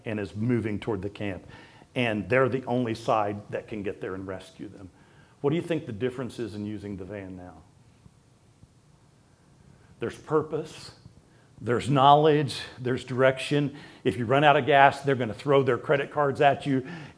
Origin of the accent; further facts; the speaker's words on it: Oklahoma, United States; Where I grew up in Baptist life in Oklahoma, when you say church, you're talking about the building down the street.